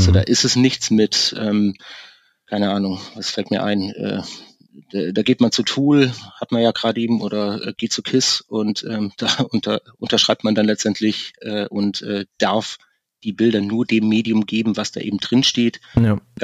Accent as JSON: {"language": "German", "region": "Baden-Württemberg", "country": "Germany", "tie": "born or raised there", "lives_now": "Hamburg, Germany", "said": "46, gebürtiger Schwabe, über Umwege in Hamburg gelandet"}